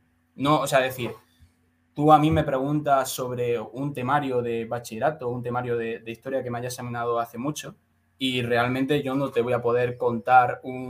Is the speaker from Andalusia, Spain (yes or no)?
yes; Úbeda, Andalusia, Spain; now in Madrid, Spain; yo soy de Úbeda. O sea, hay una gran diferencia entre Úbeda y Madrid.